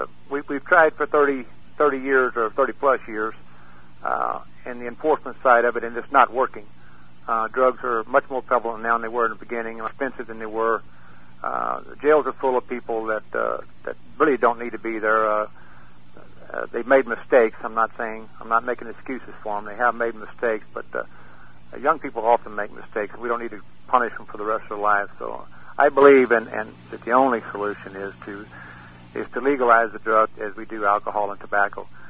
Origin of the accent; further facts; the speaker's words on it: Brackettville, Texas, United States; Actually, the sheriff of my hometown of Brackettville, Texas, was arrested for selling dope.